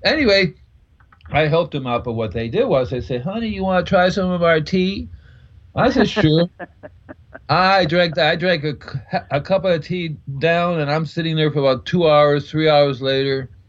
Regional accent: New York City, New York, United States; I'm New York City boy, so my dad's Cuban, my mother's Puerto Rican, and I'm American.

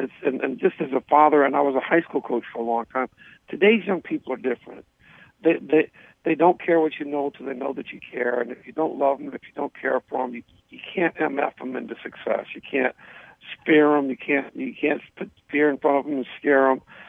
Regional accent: Indiana, United States; I'm originally from Indiana, and I was fortunate enough to be Indiana High School Mr. Basketball.

